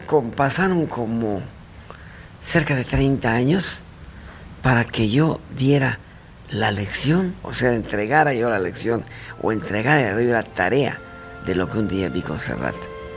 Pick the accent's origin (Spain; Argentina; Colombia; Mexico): Mexico; yo al principio no entendí qué estaba pasando, como buen mexicano